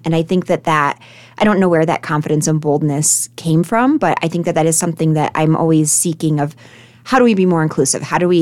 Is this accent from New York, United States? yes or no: yes; Saratoga Springs, New York, United States; Yeah, Saratoga Springs was, you know, the town that I was most connected to. And that is interesting because it's also a very tourist-based historical city. It was small at the time.